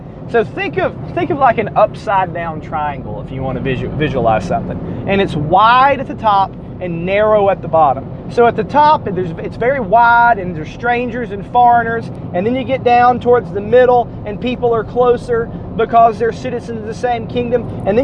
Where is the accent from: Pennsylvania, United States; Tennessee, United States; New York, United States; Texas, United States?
Tennessee, United States; Chattanooga; now in Cartersville, United States; Like, I'm from Chattanooga, I live in Cartersville.